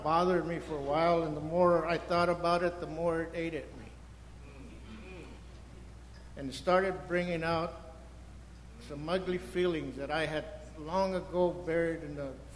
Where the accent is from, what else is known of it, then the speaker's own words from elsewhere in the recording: Texas, United States; I am not a Mexican from Mexico. Like I tell my children, I'm not a Mexican, I'm a Texan.